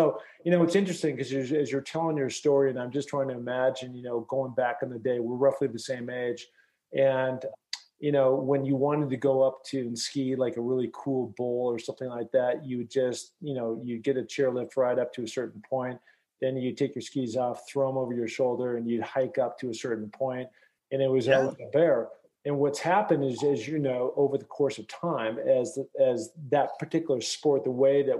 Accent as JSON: {"language": "English", "town": "Seattle", "region": "Washington", "country": "United States", "said": "Now you're talking about my old backyard. I'm from Seattle."}